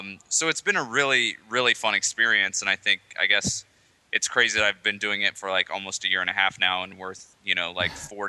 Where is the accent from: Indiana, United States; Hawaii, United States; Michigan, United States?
Indiana, United States; I'm from Indiana.